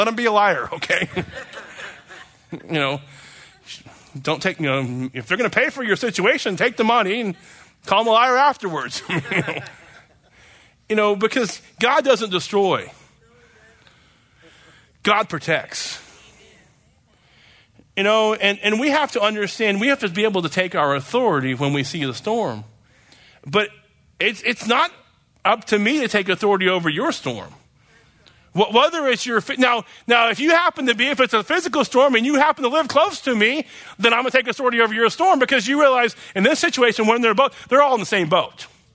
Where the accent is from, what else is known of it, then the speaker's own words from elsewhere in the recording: Oklahoma, United States; I mean, like I said, you know, growing up in Oklahoma, and I'm sure many of you grew up right here